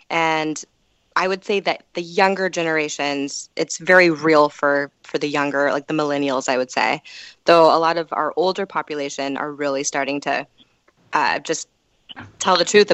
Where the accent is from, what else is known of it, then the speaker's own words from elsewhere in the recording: Palmer, Alaska, United States; I moved from Palmer, Alaska, my hometown, to Juneau in the Southeast.